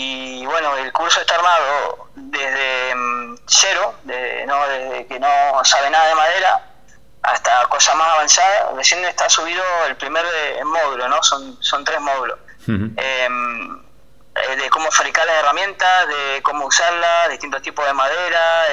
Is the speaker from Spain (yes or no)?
no; Argentina; now in Europe; Yo, viniendo de donde vengo, de Argentina, como te comentaba, sí.